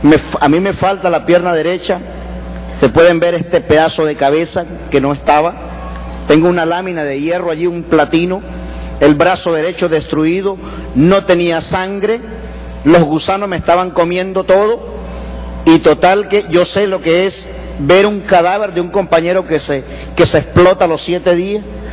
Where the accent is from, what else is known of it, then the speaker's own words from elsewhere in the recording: Venezuela; Bueno, vengo desde Venezuela, un país donde con un dólar usted llena, yo lleno mi camioneta y me sobra dinero.